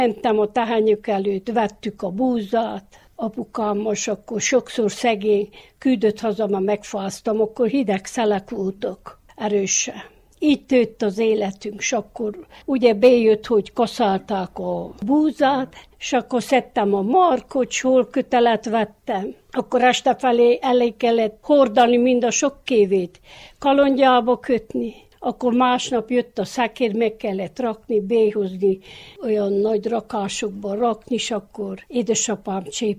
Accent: Városfalva, Harghita, Romania; Városfalváról. 39-ben születtem

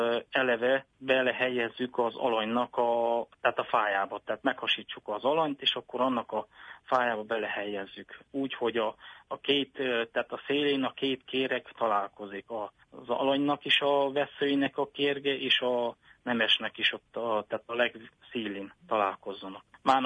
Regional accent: Érolaszi, Bihor, Romania; Az én kertemben, ott Érolasziban, ahol én születtem és felnőttem, ott már az én apukám elkezdte beültetni gyümölcsfákkal

